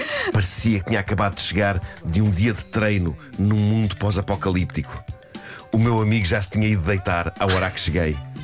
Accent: Benfica, Lisbon, Portugal; a sede é na zona onde eu cresci, em Benfica.

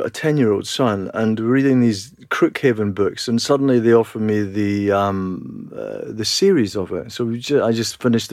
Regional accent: Scotland, United Kingdom; growing up in Scotland and going to the Trossachs as a kid. And we kind of went all over, and we stayed in a lot of caravan sites as well on the west coast of Scotland.

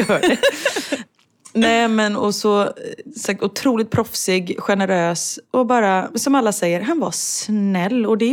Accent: Sweden; Det kanske finns hemma i Sverige också.

